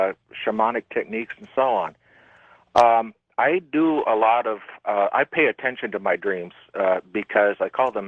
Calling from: Phoenix, Arizona, United States; Good morning. … I'm calling from Phoenix.

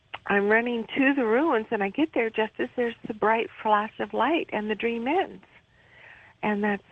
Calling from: Boise, Idaho, United States; I'm from Boise, Idaho.

